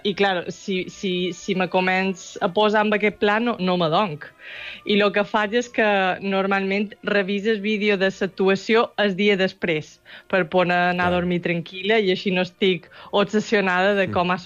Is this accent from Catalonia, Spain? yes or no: no; Banyabufar, Balearic Islands, Spain; born there; Jo vaig néixer a Banyabufar